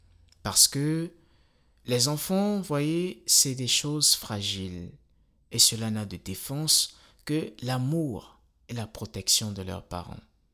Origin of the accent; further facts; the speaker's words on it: Benin; born there; Je suis né au Bénin, pays dont j'endosse fièrement la nationalité, en ajout à la nationalité américaine que j'ai obtenue il y a quelques années. J'entre à peine dans ma trentaine, je suis mari et père.